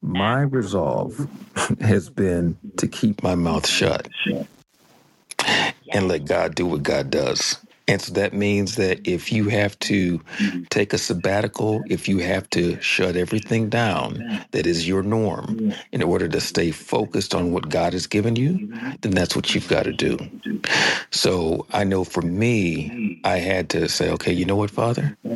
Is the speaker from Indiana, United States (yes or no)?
no; Tacoma, Washington, United States; I am hailing from Tacoma, Washington.